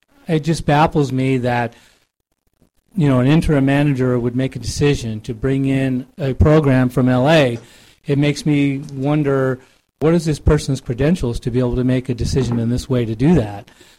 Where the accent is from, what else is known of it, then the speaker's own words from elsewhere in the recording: San Jose, California, United States; I'm from San Jose.